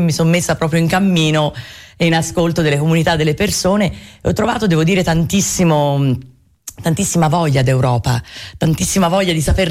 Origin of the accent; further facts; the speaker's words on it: Florence, Tuscany, Italy; E sono fiorentina d'Oltrarno